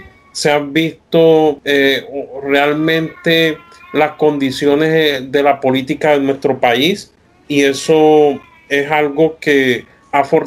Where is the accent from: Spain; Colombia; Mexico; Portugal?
Colombia; a visibilizar realmente cómo estamos configurados como colombianos